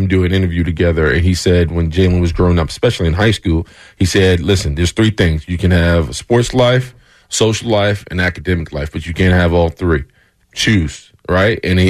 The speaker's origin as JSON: {"language": "English", "town": "Bronx", "region": "New York", "country": "United States", "tie": "born or raised there", "said": "So I'm from the Bronx. Growing up in the Bronx, on my way to school, you would always get this."}